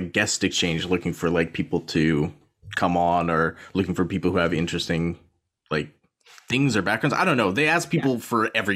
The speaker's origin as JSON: {"language": "English", "town": "Gibbons", "region": "Alberta", "country": "Canada", "tie": "born or raised there", "said": "So I grew up in Gibbons. So that's like a small town outside of Edmonton."}